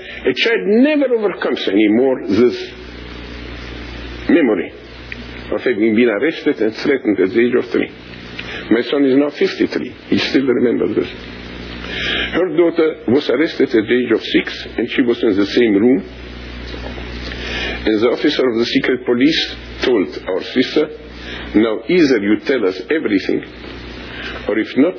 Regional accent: Romania; English is a second language; my country, Romania, has been invaded by 1 million Soviet soldiers. I speak Russian as well as English. You will say as bad as English, but in any case, I speak it.

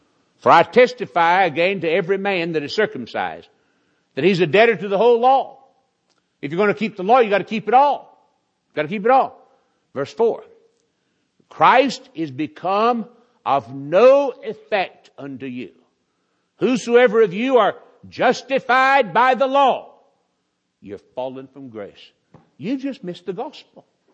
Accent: the South, United States; I was raised in the South. I like that. I'm proud of my heritage in that regard. I'm a Southerner.

